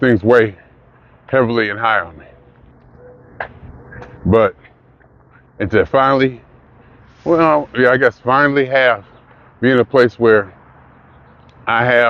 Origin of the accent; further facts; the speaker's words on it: Youngstown, Ohio, United States; now in Los Angeles, United States; You know, growing up in Youngstown, I knew I was gonna move as soon as I got a chance to get out of Youngstown. And I did. Happened